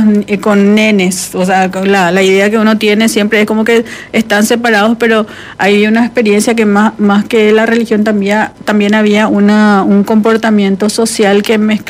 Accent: Paraguay; que queda a 324 kilómetros al este de la ciudad de Asunción, que es la capital de donde yo soy.

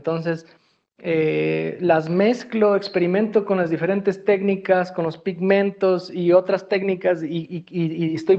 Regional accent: Ecuador; que me recuerda mucho a mi país natal, Ecuador

